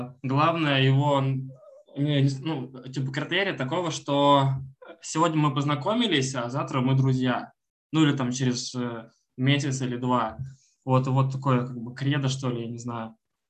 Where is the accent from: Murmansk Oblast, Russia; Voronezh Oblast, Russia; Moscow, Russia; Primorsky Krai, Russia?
Voronezh Oblast, Russia; Voronezh; Я такой, блин, чувак, я тоже из Воронежа.